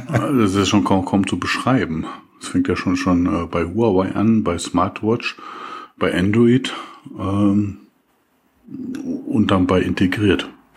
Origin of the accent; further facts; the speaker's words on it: Germany; also schön weit rauslehnen als Deutscher.